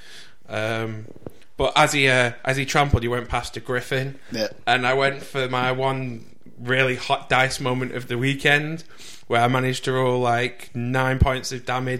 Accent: England, United Kingdom; Also, I found out the Welsh are quite racist because some Welsh bird went at me about it for being English.

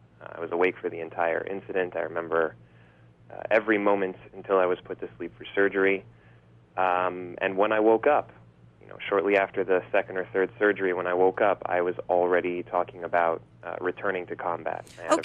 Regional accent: United States; I grew up in the States. I decided to volunteer for the Israel Defense Forces when I was 18.

